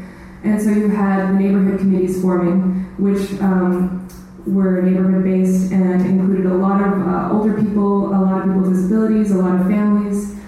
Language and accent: English; Winnipeg, Manitoba, Canada; also born or lived in Quebec; I grew up in Winnipeg and I lived in Quebec for 13 years